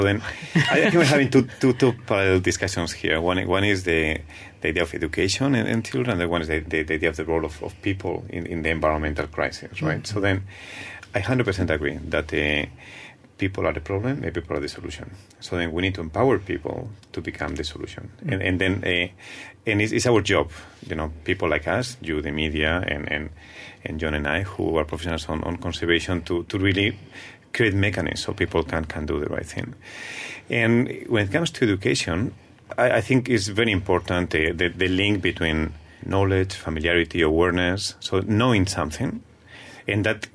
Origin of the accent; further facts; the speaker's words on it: Malaysia; English is a second language; I am a Malaysian.